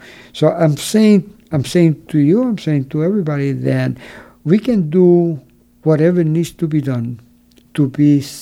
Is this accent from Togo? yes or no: no; San Sebastian, Puerto Rico; A lot of the work in my hometown in San Sebastian, the mayor of San Sebastian, he took all the retired workers from the energy company